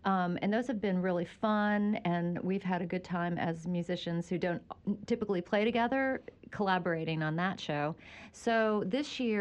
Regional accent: Greensboro, North Carolina, United States; We're both from Greensboro

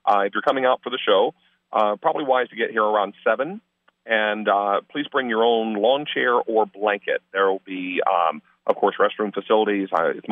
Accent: Charlotte, North Carolina, United States; And I'm a Charlotte native, born and raised in North Carolina, and went to college here in Chapel Hill from 83 until I graduated in 87.

